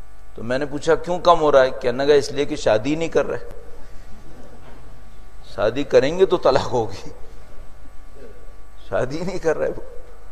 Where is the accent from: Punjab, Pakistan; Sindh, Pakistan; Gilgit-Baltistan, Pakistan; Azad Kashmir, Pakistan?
Sindh, Pakistan; Karachi; میرا تعلق کراچی سے ہے، پاکستان.